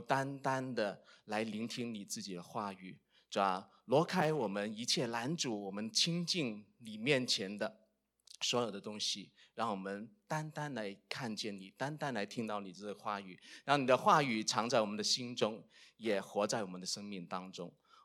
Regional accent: Guangdong, China; 因为我是广东人啊，没过正月十五呢，都可以向大家拜年的

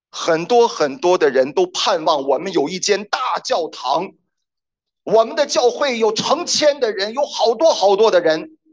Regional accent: China; 其实我们中国人的信仰，我们在本质上就是为着自己的。你别管我们中国人拜的是什么神

